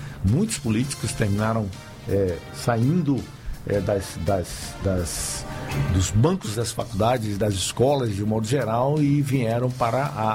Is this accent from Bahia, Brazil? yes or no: yes; Ilhéus, Bahia, Brazil; um grande abraço ao povo todo da cidade de Itabuna, vizinha minha cidade, sou de Ilhéus, viu?